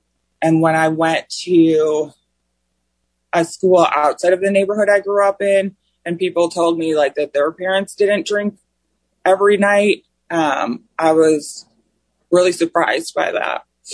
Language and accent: English; Chicago, Illinois, United States; I'm from Chicago, Illinois. I was born to two alcoholic parents.